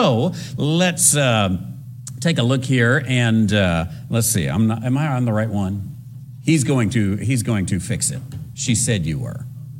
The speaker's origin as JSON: {"language": "English", "region": "New Mexico", "country": "United States", "tie": "born or raised there", "said": "I grew up in New Mexico. I went to school in New Mexico, and New Mexico is 49th, it was at the time anyway, 49th out of 50 in education."}